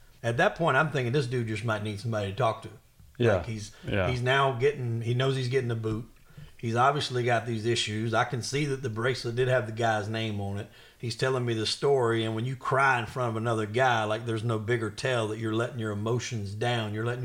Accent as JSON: {"language": "English", "region": "the South", "country": "United States", "said": "Look, I'm from the South. Like, when I was 18 years old, I bought my first shotgun."}